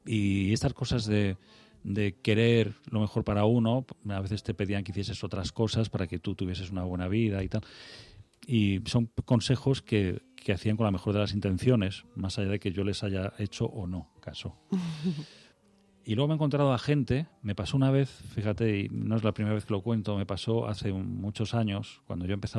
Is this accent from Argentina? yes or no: no; Madrid, Community of Madrid, Spain; also born or lived in France / Vigo; Me crié entre Madrid y Vigo. Uh-huh. Mi familia, buena parte, la mitad de mi familia somos gallegos.